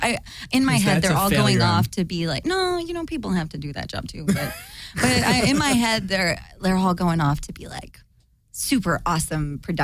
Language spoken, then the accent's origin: English; Refugio, Texas, United States; now in Los Angeles, United States; But I'm from Refugio.